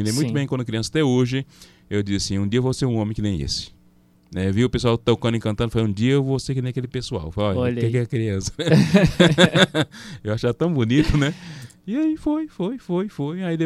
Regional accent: Toledo, Paraná, Brazil; also born or lived in Assis Chateaubriand; Por os 10 anos, aí fomos para a área rural, no município de Toledo, lá em que eu, de fato, me criei, me formei

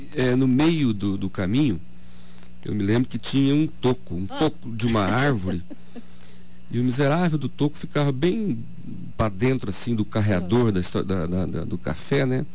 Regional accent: Paraná, Brazil; born there; Eu fui gerado lá no estado de São Paulo, mas nascido no Paraná, na cidade de Astorga.

